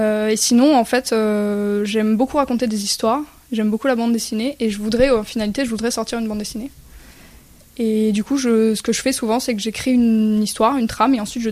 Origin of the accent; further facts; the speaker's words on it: Spain; French is a second language; Alors, je ne suis pas d'origine italienne, je suis espagnole. Mais en espagnol, ça sonnait mal.